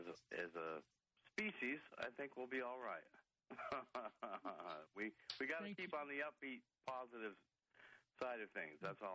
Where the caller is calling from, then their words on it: Massachusetts, United States; I'm calling from Massachusetts.